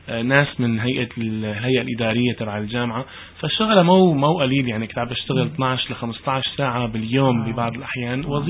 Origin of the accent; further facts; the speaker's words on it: Syria; now in Canada; بس انه انا سوري مثلا